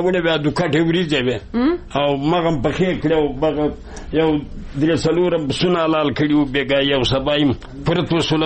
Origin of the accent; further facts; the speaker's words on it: Kabul, Afghanistan; زه د کابل دی ولایت